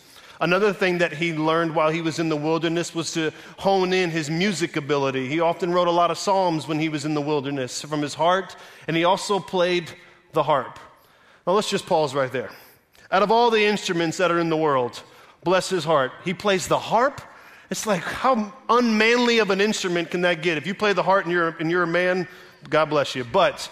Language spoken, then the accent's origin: English; Tampa, Florida, United States; So I'm from the South, from Tampa, Florida, and one of the things that preachers always do in the South